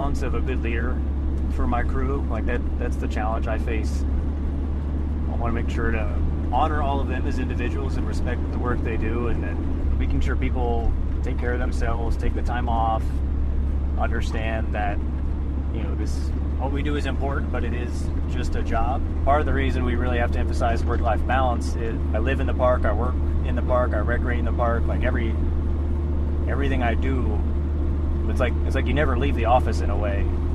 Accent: Columbus, Ohio, United States; I'm from Columbus, Ohio, originally. Went to Ohio State University

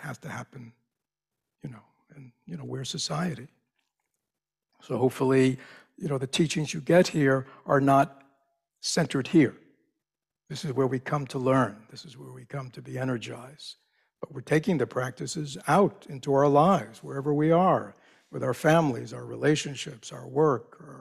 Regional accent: United States; See, to me, as an American, I didn't grow up Buddhist.

